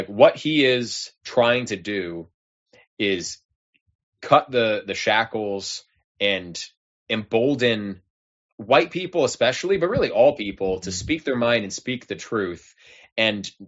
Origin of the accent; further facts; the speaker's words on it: California, United States; that's growing up in California, that is absolutely the vibe that existed in the 1990s.